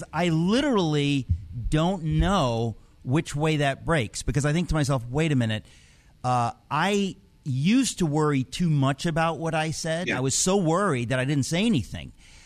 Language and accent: English; Queens, New York, United States; I'm from Queens, New York, and I come from a world that's not filled with Christians.